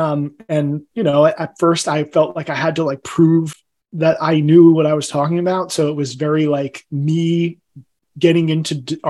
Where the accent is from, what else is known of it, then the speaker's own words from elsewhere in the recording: New Jersey, United States; I grew up in Northeast New Jersey.